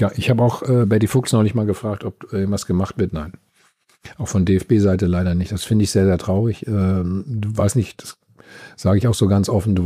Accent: Bielefeld, North Rhine-Westphalia, Germany; Wir machen das hier in meiner alten Heimat. Ja, Bielefeld ist ja auch bekannt dafür, Textilfirma.

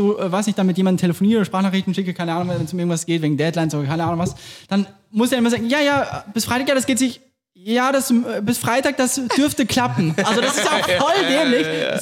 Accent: Vienna, Austria; accent: Viennese; Also das ist eigentlich wirklich mein Dialekt. Das ist nur ein überspitzter Wiener Dialekt.

